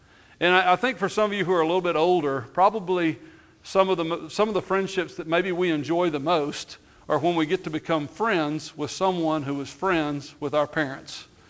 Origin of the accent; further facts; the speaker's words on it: Texas, United States; also born or lived in Houston area; And he was the preacher in the little congregation I grew up in West Texas, and I was just a kid